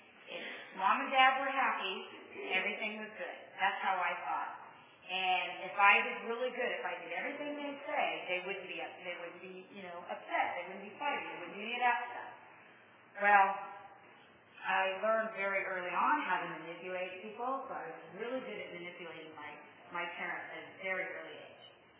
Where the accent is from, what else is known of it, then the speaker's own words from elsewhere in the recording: Fresno, California, United States; I was born and raised in Fresno.